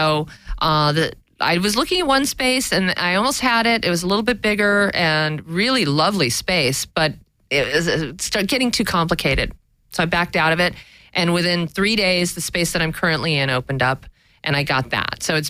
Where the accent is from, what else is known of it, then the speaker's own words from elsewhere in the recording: Los Angeles, California, United States; also born or lived in Sweden; I am. I've been here since I was 2 months old.